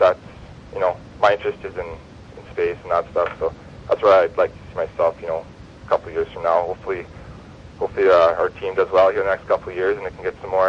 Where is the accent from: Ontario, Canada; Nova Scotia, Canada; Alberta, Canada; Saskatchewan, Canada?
Saskatchewan, Canada; Prince Albert; I'm from Prince Albert, Saskatchewan. It's an hour and a half north of Saskatoon here. I grew up on a farm